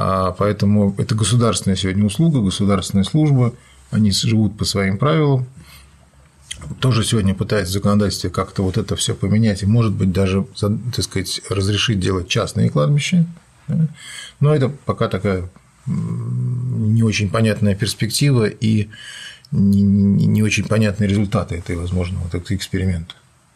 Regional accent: Saint Petersburg, Russia; как бы я вообще ленинградец.

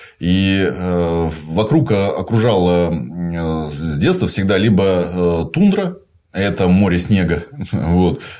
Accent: Siberia, Russia; Так как просто исторически я, ну, действительно, сибиряк, море было скорее бескрайнее море тайги вокруг.

